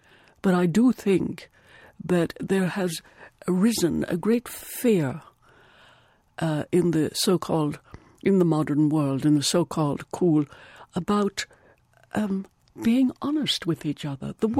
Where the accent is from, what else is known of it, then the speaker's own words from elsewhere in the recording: Ireland; There is still, and what I like about being Irish is that great undertow of emotion and feeling.